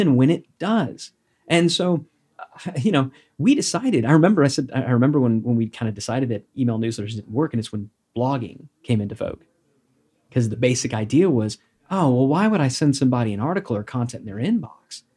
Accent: Texas, United States; I'm going to put on my redneck hat, right? Growing up in Texas, like I'm allowed to say that.

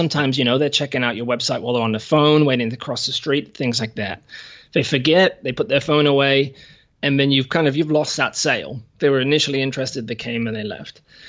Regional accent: England, United Kingdom; now in New Zealand; So I'm an English guy. My accent's pretty messed up nowadays. I live in New Zealand with my partner, Freya.

